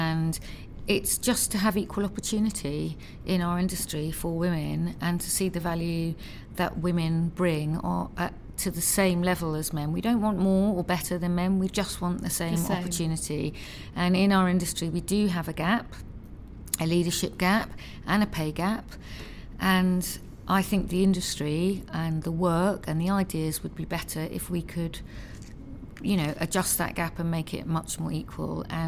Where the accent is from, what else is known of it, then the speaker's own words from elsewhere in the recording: London, United Kingdom; Because I grew up in Southwest London. And so I've grown up as a Chelsea fan.